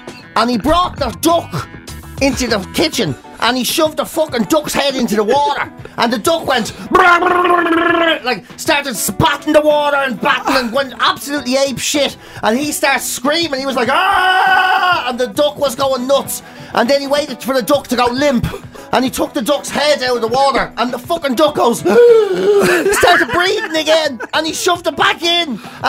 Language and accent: English; Dublin, Leinster, Ireland; But we're all from Dublin.